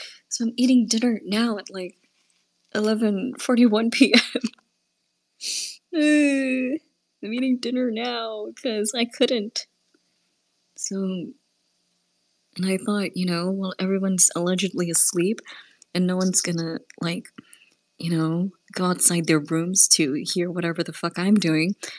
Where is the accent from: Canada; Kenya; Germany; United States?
Canada; As a Canadian, I'm ashamed to be in the same country as Chill.